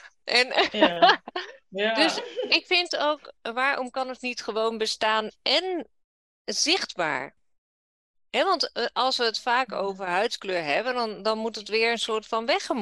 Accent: Netherlands; Maar ik ben wel Nederlandse.

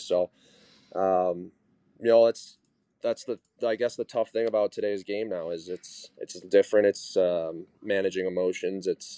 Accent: Arizona, United States; I never really played any of my youth hockey growing up in Arizona.

